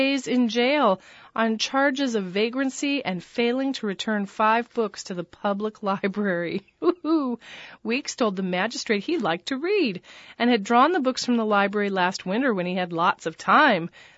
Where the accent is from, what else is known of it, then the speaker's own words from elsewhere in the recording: New Mexico, United States; Rudolfo Anaya from my home state of New Mexico.